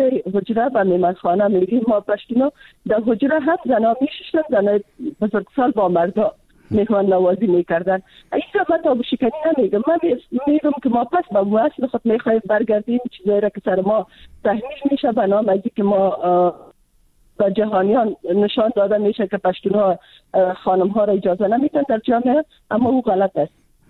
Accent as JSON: {"language": "Persian", "country": "Afghanistan", "said": "من خودم از یک منطقه پشتون نشین افغانستان هستم."}